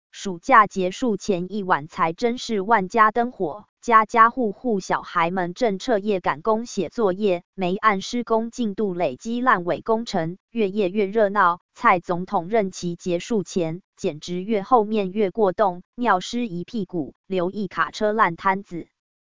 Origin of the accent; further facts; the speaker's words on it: Taiwan; 身为台湾人